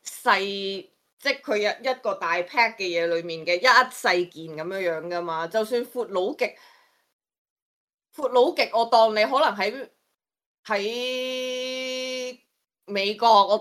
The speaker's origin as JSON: {"language": "Cantonese", "country": "Hong Kong", "said": "但系喺香港嚟讲，系即系我哋香港人会知道要你个试下系要钱噶咯。"}